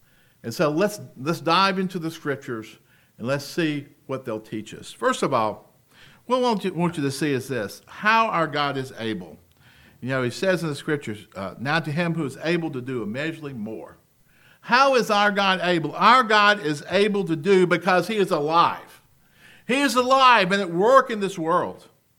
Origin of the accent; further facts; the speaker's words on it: Rock Hill, South Carolina, United States; I went to Winthrop University, which is in my hometown of Rock Hill, South Carolina.